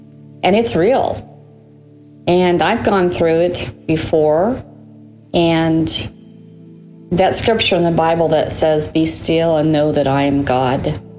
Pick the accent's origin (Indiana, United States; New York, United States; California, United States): California, United States; And I'm from California, and that's why you have to stay on your knees.